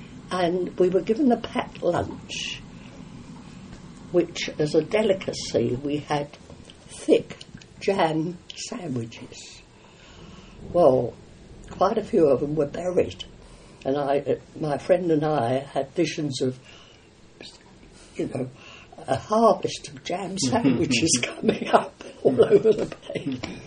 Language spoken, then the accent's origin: English; London, United Kingdom; now in Burton, United Kingdom; although I've lived here in Burton many years longer than I lived in my hometown, which was London, I still realise that I am not a genuine Burtoner.